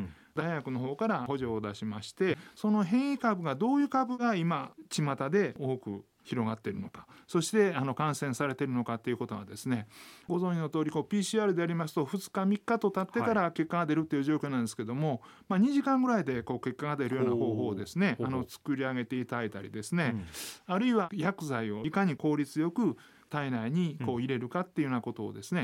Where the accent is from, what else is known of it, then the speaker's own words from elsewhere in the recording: Himeji, Hyogo, Japan; born there; 私実は兵庫県の姫路の生まれで